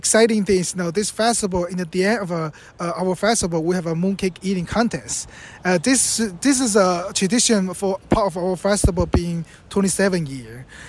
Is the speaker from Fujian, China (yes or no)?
yes; Fujian, China; Fujian is a province from where my hometown. Fujian is a F-U-J-I-A-N. It's a province in the southeast China.